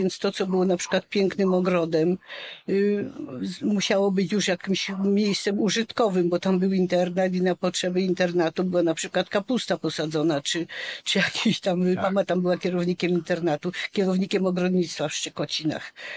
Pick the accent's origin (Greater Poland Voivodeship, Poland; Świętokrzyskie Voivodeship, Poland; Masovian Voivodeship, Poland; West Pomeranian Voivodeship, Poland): Świętokrzyskie Voivodeship, Poland; Jędrzejów; born there; dlatego ja się urodziłam w Jędrzejowie